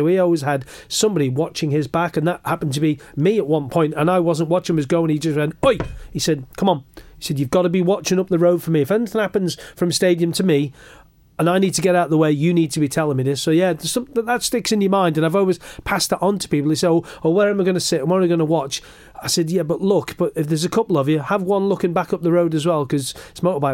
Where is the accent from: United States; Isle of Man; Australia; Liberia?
Isle of Man; Castletown; growing up in Castletown, not difficult to be fair. Growing up on Maloo Street, 149 Maloo Street